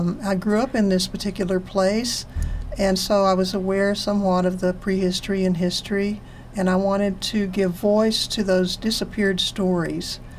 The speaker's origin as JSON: {"language": "English", "town": "Vega", "region": "Texas", "country": "United States", "tie": "born or raised there", "said": "I grew up in a place called Vega, appropriately, Vega, Meadow, Texas. And it's 35 miles west of Amarillo."}